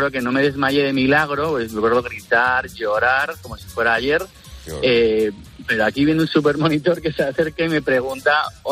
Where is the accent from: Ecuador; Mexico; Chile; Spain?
Spain; Madrid, Community of Madrid; somos de Madrid